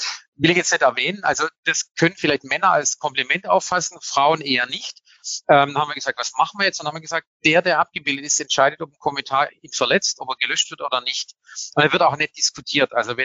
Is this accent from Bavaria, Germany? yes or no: no; Baden-Württemberg, Germany; accent: Swabian; weil ihr hört ja in meinem Dialekt, ich bin ja halt nicht von Norddeutschland. Dann haben wir gesagt, da kriegt man Shitstorm, weil das Schwäbische, das ist ja grausam.